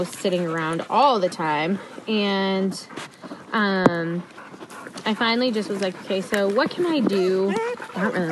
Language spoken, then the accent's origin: English; Montana, United States; moved away as an adult; also born or lived in Sandpoint, Idaho; From Montana, yeah. And then moved to Sandpoint and was there for 2.5 years.